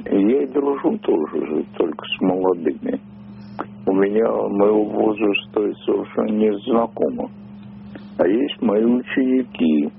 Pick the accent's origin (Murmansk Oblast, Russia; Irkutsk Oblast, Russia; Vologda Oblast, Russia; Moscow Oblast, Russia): Moscow Oblast, Russia; я из Подмосковья.